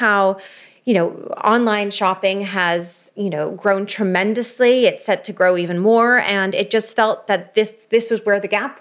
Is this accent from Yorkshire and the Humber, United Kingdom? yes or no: no; London, United Kingdom; also born or lived in United States; I am American. I was born in the States. I grew up in London, then went back to Georgetown and started off my career in New York and then moved back again.